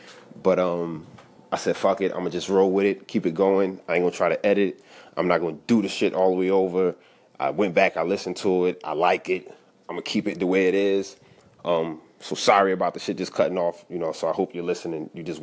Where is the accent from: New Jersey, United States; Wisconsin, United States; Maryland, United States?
New Jersey, United States; Just growing up in Jersey, my mother having her friends over, or she might be by herself.